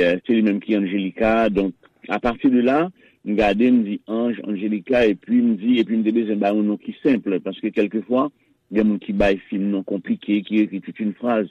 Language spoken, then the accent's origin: French; Haiti; En tant que haïtien, nous osons aborder cette question.